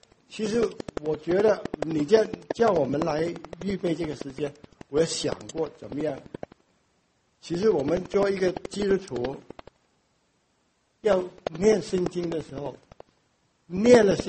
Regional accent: Hong Kong; accent: Hong Kong; 我的我的香港口音很重，所以你们要忍耐。

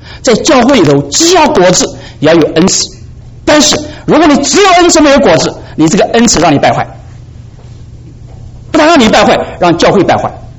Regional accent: Anhui, China; 我是安徽人呢、啊，你听我口腔就听得口音听得出来。

